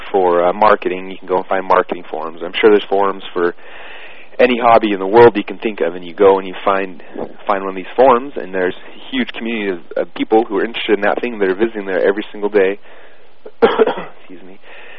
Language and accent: English; Utah, United States; now in Boise, United States; I live up in Boise, Idaho right now. I'm actually from Utah originally.